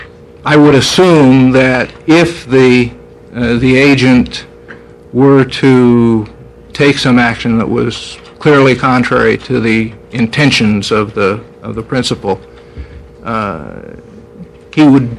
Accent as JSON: {"language": "English", "town": "Bend", "region": "Oregon", "country": "United States", "said": "Madam Chairman and Senators … I'm from Bend, Oregon."}